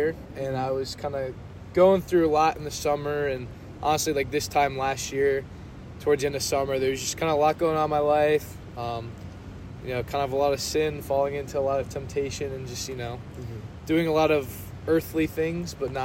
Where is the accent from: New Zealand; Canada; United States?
United States; Raleigh, North Carolina; I'm a senior here at High Point. I'm from Raleigh, North Carolina.